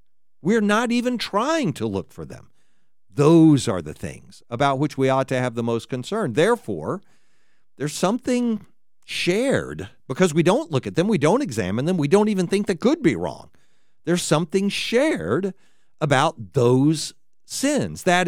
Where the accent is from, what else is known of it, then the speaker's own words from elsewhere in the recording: United States; I am a Christian, and I am an American